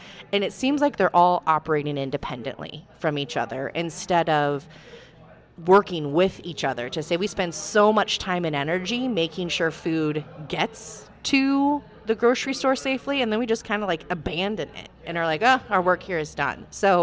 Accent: Iowa, United States; I grew up in Iowa. There was a farm behind my house.

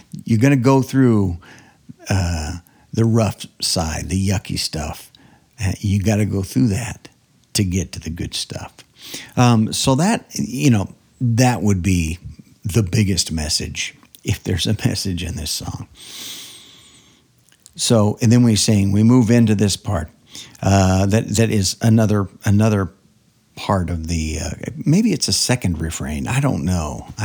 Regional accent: the South, United States; Now, I grew up in the South, and pon is short for corn pone, which is like a cornbread.

